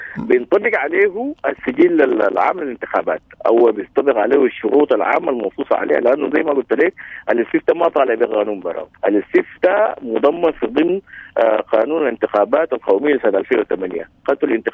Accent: Sudan; بعد ذلك نجي كسودانيين نفكر يا نظام أمثل ممكن ندير به هذا السودان.

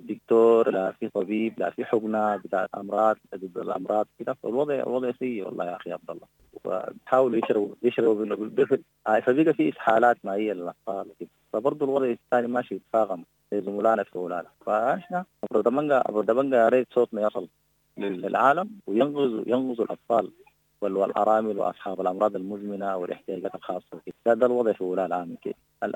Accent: Sudan; now in Ethiopia; إحنا بنقول للحكومة الإثيوبية إنه إحنا والله أشقاء كسودانيين

